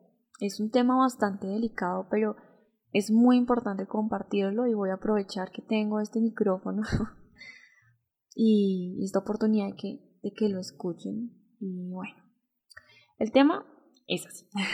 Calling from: Bogotá, Colombia; un saludo desde Bogotá, Colombia. … de Logos Podcast.

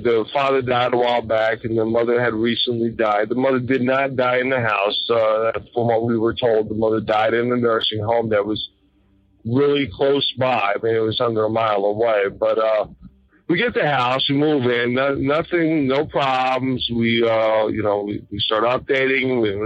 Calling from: Maryland, United States; also born or lived in Virginia; from Maryland. I wanted to tell you this quick thing. So I guess it's probably about 5 or 6 years ago, I moved from Virginia to Maryland.

